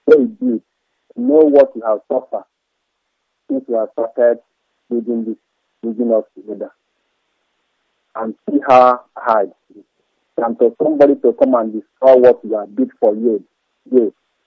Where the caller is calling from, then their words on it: Nigeria; I'm calling from the North Star from my own state, from the local government in Biafra land.